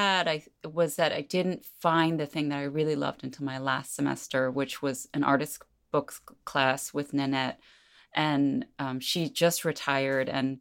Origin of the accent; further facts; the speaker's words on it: Flushing, New York, United States; born there; first language Korean; I was born in New York. I was born in Flushing, Queens, to Korean immigrant parents who had, they had met each other in New York, actually. They'd immigrated separately. And they said Korean was my first language